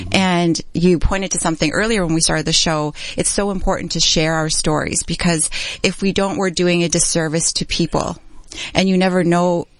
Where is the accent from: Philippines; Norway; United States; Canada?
Canada; Edmonton, Alberta; I grew up in Edmonton, you know, the '80s, it wasn't as diverse. So I was called a variety of names. I'm, you know, Chinese background, but born in Edmonton.